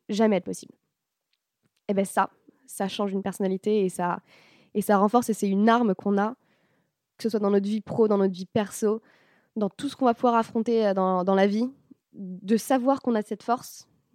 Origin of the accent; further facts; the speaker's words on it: France; on voulait un nom français parce qu'on est français